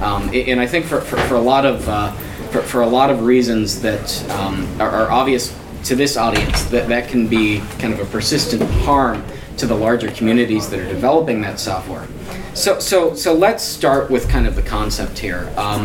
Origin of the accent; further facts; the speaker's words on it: United States; I'm a attorney from the United States